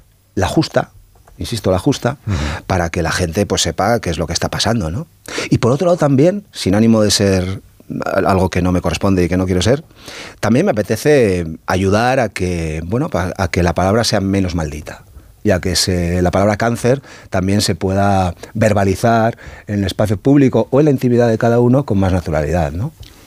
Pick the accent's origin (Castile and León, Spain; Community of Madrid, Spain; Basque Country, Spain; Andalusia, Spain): Basque Country, Spain; Bueno, yo cuento esto con naturalidad, insisto, aún siendo vasco, porque no hace falta ser vasco para tener pudor en contar estas cosas